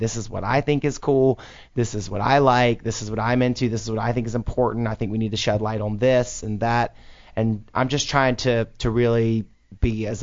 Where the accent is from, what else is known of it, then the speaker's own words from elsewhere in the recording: Deep South, United States; I mean, but you know, I grew up like in the Deep South and, you know, in the 90s